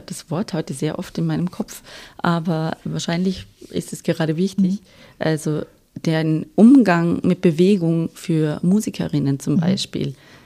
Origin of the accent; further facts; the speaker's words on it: Fußach, Vorarlberg, Austria; also born or lived in Bregenz / Vienna; Vorarlbergerin. Genau, ich komme aus, also waschechte. Geboren in Bregenz und aufgewachsen in Fußach und jetzt wieder zurück nach 10 Jahren in Wien, wieder in Fußach.